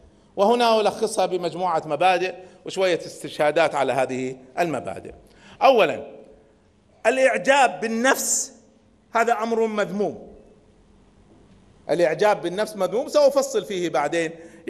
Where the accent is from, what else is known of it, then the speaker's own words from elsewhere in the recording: Kuwait; يعني أنا كويتي، أنا ما اخترت أن أكون كويتي